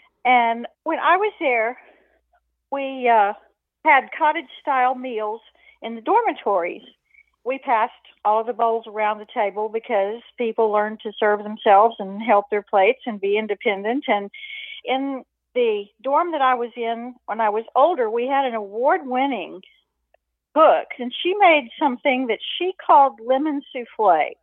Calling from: Texas, United States; Livernia, Texas.

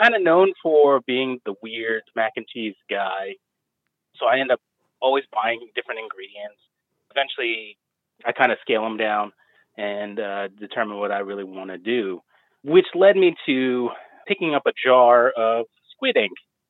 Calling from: Charleston, West Virginia, United States; I'm calling from Charleston, West Virginia.

